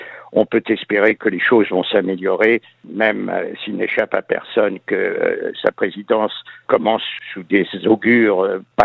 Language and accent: French; France; moved away as an adult; now in United States; J'ai passé le plus clair de ma vie aux États-Unis. J'y ai vécu plus longtemps que j'ai vécu dans mon pays d'origine, la France.